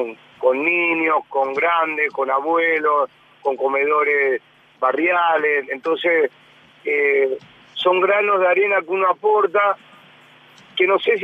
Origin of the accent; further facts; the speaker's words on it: Santa Fe, Argentina; yo nací en Veragüe, en provincia de Santa Fe, al sur de la provincia de Santa Fe. Y a los 15 años me fui a vivir solo a Rosario, a jugar en Newell's Old Boys en el año 85.